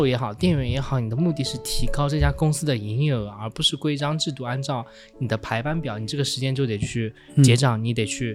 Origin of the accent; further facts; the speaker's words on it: China; now in Japan; 但是我觉得作为一个中国人，你越灵活，在日本这个社会其实越好生存